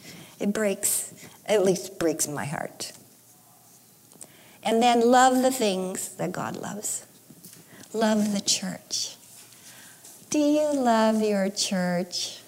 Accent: El Monte, California, United States; And I grew up in El Monte. And when you think of the San Gabriel Valley, it is like little Asia now. But back then it was not.

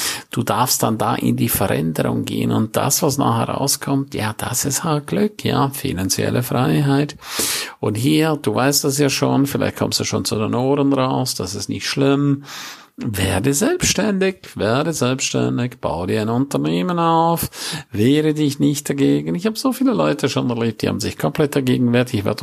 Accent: St. Moritz, Graubünden, Switzerland; weil St. Moritz wunderschön ist. Das ist nicht nur meine Heimat

